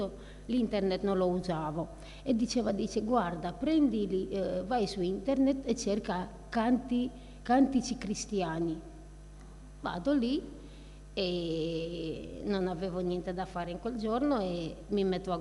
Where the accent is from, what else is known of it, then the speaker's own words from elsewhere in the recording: Romania; per chi non mi conosce, vengo dalla Romania e provengo da una famiglia di credenti.